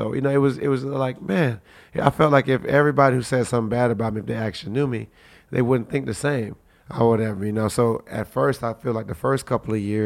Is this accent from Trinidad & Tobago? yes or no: yes; Port of Spain, Trinidad & Tobago; born there; I was born in Trinidad and Tobago, Mount Hope, Port of Spain. I have family all over Trinidad. I just came from there because my birthday was yesterday.